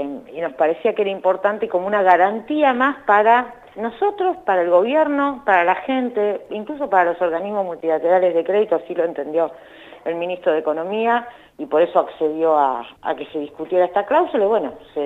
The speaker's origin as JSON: {"language": "Spanish", "country": "Argentina", "said": "como argentinos"}